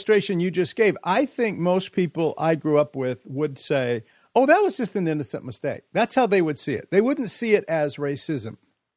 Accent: California, United States; In the history of growing up in Central California, in being at ORU, I don't recall racism being condemned from a pulpit ever.

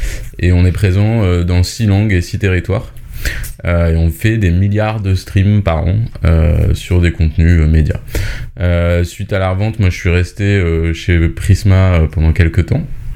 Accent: Brittany, France; Je suis breton, j'ai 37 ans, 2 enfants, breton d'origine

